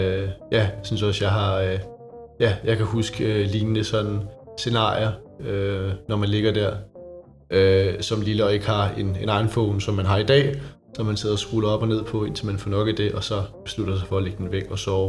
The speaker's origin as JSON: {"language": "Danish", "town": "Copenhagen", "region": "Capital Region", "country": "Denmark", "said": "jeg er 23 år gammel, og jeg kommer fra Brønshøj, men bor i dag i Valby."}